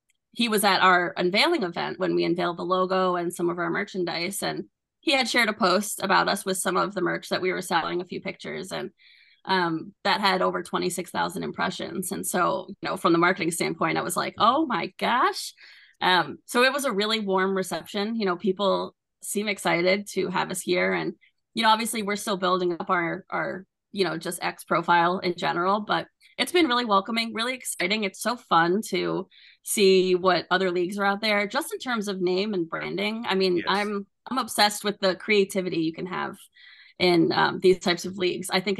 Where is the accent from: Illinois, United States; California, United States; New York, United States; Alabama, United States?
New York, United States; I'm from New York originally, so same thing. I'm like, back and forth Long Island